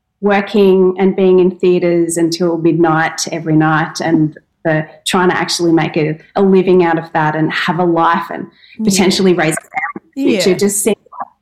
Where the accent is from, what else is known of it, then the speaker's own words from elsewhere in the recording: Brisbane, Queensland, Australia; So I grew up in Brisbane, but I have Tasmanian family.